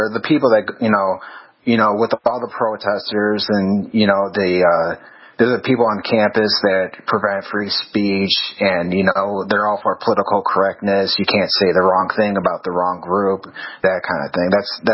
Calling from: Cleveland, Ohio, United States; Calling from Cleveland.

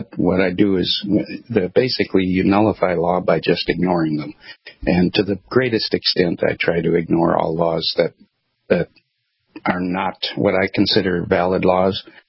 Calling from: Macau; I'm calling from Macau, and Macau is an interesting place because it's physically connected to China, but it's an independent country of its own, sort of like Hong Kong

